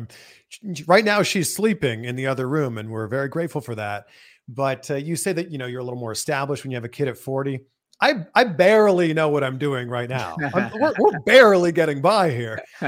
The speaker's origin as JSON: {"language": "English", "town": "Pickering", "region": "Ontario", "country": "Canada", "said": "Yep, Pickering."}